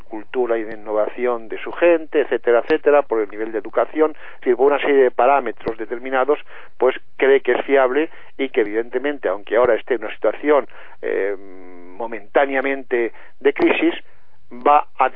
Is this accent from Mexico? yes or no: no; Spain; El ataque a una economía relativamente grande, como la española, somos el octavo, el noveno país industrial del mundo